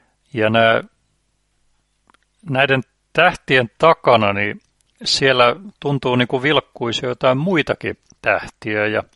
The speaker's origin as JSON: {"language": "Finnish", "town": "Piikkiö", "region": "Southwest Finland", "country": "Finland", "said": "Niin mä olen kotoisin Varsinais-Suomesta tuolta Piikkiöstä Turun läheltä."}